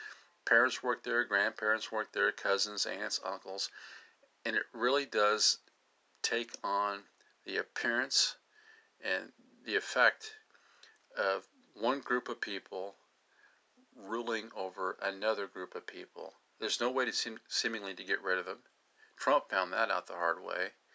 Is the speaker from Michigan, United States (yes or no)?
yes; Michigan, United States; many of my latest reported sightings have been in my home state of Michigan.